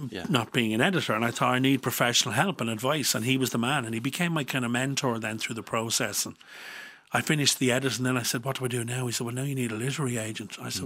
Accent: Dublin, Leinster, Ireland; Home was Raheny. Well, Raheny, if you were applying for a job, Coolock, if you were signing on. And if you're in a fight, it was even more. So, yeah, I'm a true blue Northside Dub.

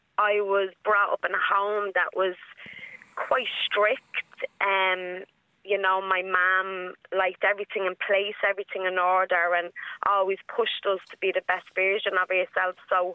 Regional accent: Dublin, Leinster, Ireland; now in Gorey, Ireland; I'm a Liberties girl. I'm living in Gorey at the moment, so I'm a Wexford girl now.

